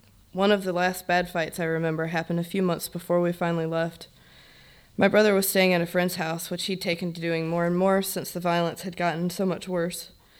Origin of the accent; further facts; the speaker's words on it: Waynesboro, United States; Growing up in a dysfunctional alcoholic household in Waynesboro is akin to being in a war zone, I suppose.